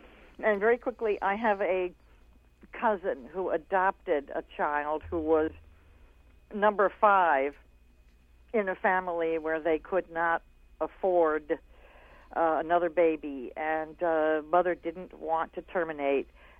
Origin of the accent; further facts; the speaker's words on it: Florida, United States; My first was, I was born and raised in Florida.